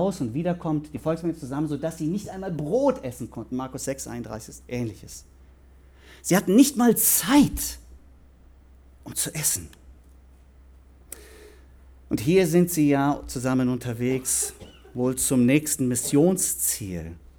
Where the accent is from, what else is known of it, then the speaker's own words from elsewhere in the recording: Germany; weil für mich als Deutscher, da war dann die schöne Theke